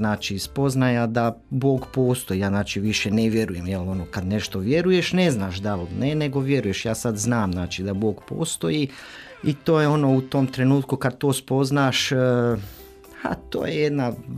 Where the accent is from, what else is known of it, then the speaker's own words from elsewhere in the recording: Donja Bistra, Zagreb County, Croatia; also born or lived in Slavonski Brod; now in Zagreb, Croatia; Rođen sam u Slavonskome Brodu 78. godine, onda je tata 86. doselio u Donju Bistru u Zagorje i tamo sam evo, odrastao, završio srednju školu